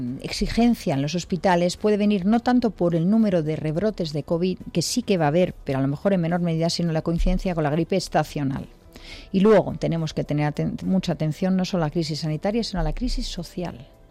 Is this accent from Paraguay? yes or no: no; Spain; born there; Nací en España, pero tengo nacionalidad cubana y española.